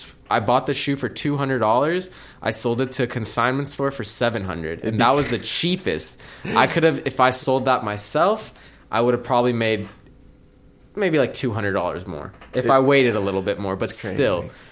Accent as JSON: {"language": "English", "region": "California", "country": "United States", "tie": "born or raised there", "said": "all these surf brands growing up in California, you know."}